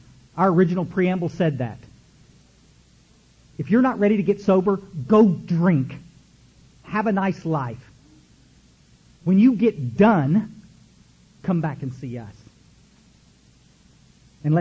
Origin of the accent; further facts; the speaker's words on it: Kerrville, Texas, United States; We had this dog in growing up in Kerrville, Texas. We lived in this big old house out on Goat Creek Road, okay?